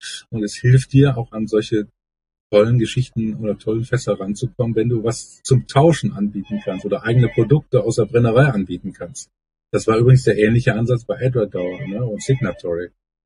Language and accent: German; North Rhine-Westphalia, Germany; wir sagen hier so im Ruhrgebiet, wo ich herkomme